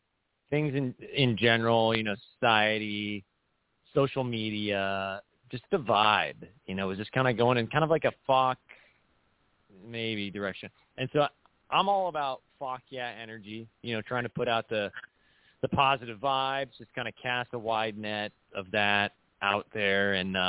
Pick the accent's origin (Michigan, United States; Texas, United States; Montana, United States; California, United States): California, United States; Huntington Beach; accent: Huntington Beach; my first language isn't actually English. It's actually what linguists refer to as Huntington Beach Creole. It's like it's a dialect.